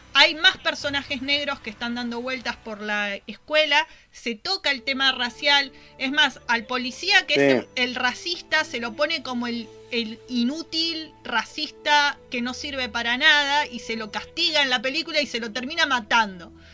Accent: Argentina; Sí, somos argentinos todos acá.

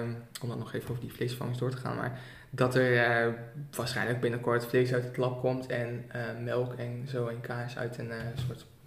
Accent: Almelo, Overijssel, Netherlands; maar toen zaten we dus bij een café-achtig iets in Almelo, waar ik vandaan kom.

